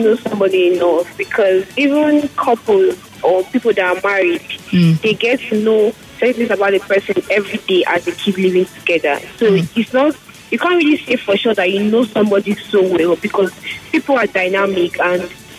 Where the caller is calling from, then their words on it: Port Harcourt, Rivers, Nigeria; I'm calling from Port Harcourt.